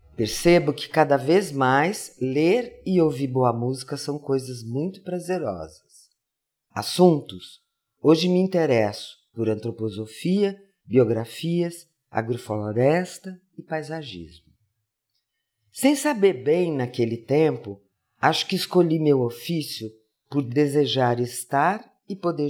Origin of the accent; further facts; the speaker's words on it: São Paulo, Brazil; Eu sou de São Paulo e sempre morei aqui.